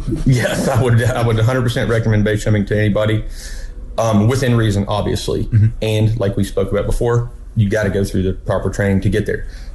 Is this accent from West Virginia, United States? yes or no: yes; West Virginia, United States; You know, it has a special place in my heart because this is my hometown.